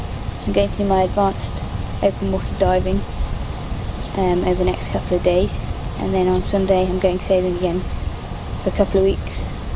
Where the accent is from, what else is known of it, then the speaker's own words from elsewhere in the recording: South West England, United Kingdom; I'm from Devon, England, and I'm 21.